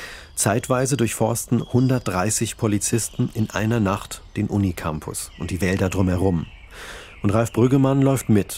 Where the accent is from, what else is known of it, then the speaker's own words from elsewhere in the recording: Sprockhövel, North Rhine-Westphalia, Germany; Der Täter soll wahrscheinlich mal in meiner Heimatstadt Sprockhövel gelebt haben, weil er sich anscheinend so gut dort auskennt.